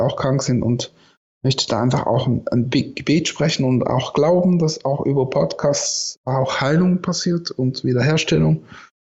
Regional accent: Switzerland; wir sind aus der Schweiz, wir haben noch ein Geschenk dabei für Sie

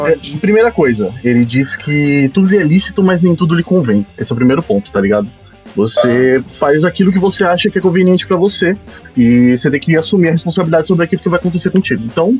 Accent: São Paulo, Brazil; Eu não, sou de São Paulo.

